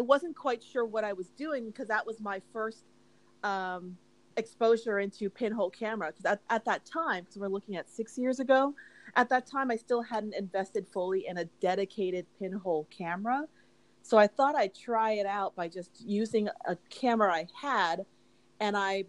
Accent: Hawaii, United States; So I grew up in Hawaii. That's why you usually see me going back home.

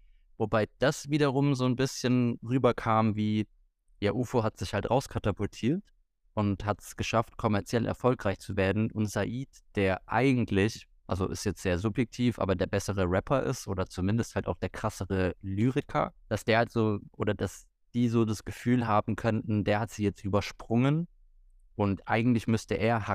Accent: Berlin, Germany; Wir sind halt Berliner, deswegen halten wir, also innerhalb Berlins wird nicht so krass zusammengehalten

